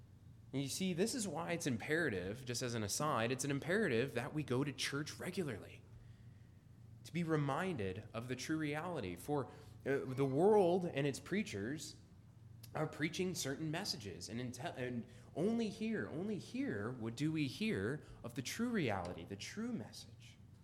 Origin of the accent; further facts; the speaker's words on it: Boise, Idaho, United States; now in San Diego, United States; or from my hometown of Boise, Idaho, that I'm moving to San Diego